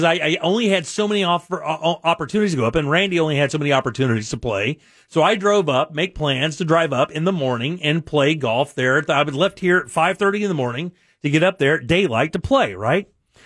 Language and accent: English; Palatka, Florida, United States; every March, I go back to my hometown, Palatka, Florida, just about 100 miles north of here.